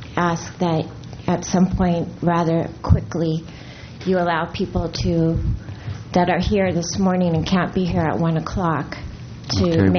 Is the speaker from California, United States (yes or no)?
yes; Morro Bay, California, United States; I'm from Morro Bay.